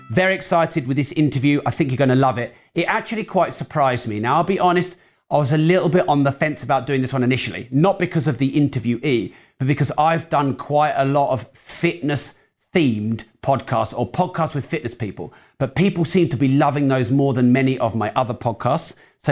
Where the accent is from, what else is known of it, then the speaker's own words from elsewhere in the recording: England, United Kingdom; I'm very English, Joe.